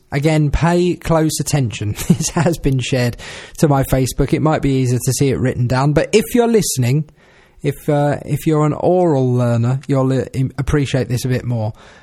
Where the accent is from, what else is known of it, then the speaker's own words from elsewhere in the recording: South East England, United Kingdom; Yes, I grew up in Kent.